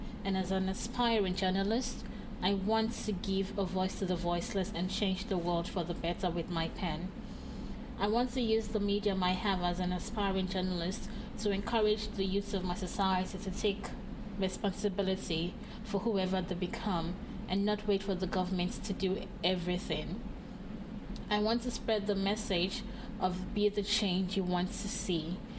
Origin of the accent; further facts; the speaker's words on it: Osun, Nigeria; I am from Osun State, in the western part of Nigeria.